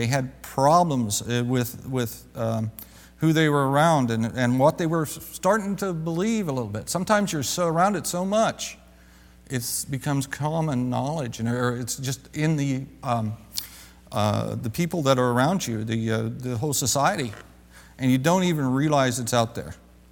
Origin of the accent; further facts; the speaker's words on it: Midwest, United States; Of course, I grew up in the Midwest.